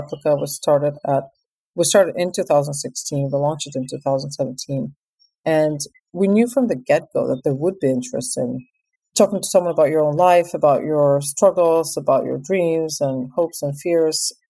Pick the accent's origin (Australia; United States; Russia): Russia; Moscow; English is a second language; I grew up in Moscow. I'm half Ukrainian, half Russian, but I spent most of my childhood in Moscow.